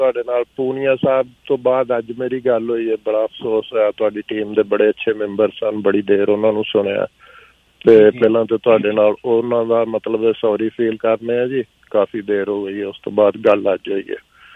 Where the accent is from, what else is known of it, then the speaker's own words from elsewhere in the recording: Nankana Sahib, Punjab, Pakistan; ਮੈਂ ਵੀ ਪੰਜਾਬੀ ਹਾਂ, ਖਾਸ ਮਤਲਬ ਕਿ ਨਨਕਾਣਾ ਸਾਹਿਬ ਮੇਰਾ ਜ਼ਿਲ੍ਹਾ ਹੈ, ਅਤੇ ਮੈਂ ਨਨਕਾਣਾ ਸਾਹਿਬ ਦਾ ਮਤਲਬ ਉੱਥੋਂ ਦਾ ਹੀ ਬਾਰਨਾ